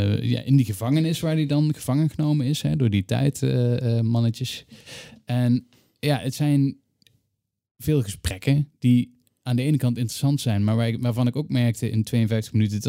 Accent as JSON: {"language": "Dutch", "region": "Limburg", "country": "Netherlands", "said": "Ik kom uit Zuid-Limburg."}